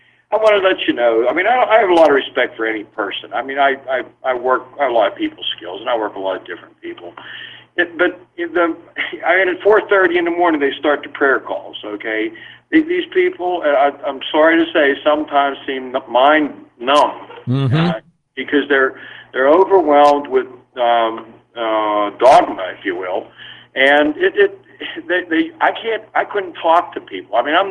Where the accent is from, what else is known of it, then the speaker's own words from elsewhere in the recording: Pittsburgh, Pennsylvania, United States; now in Ocala, United States; Well, I grew up in Pittsburgh, of course. I'm a Steeler fan.